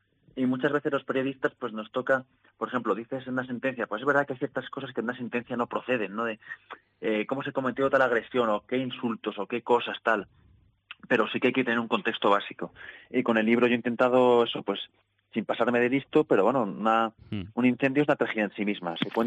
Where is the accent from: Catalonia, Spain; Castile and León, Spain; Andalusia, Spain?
Castile and León, Spain; Valladolid; Sí, pues yo soy de Valladolid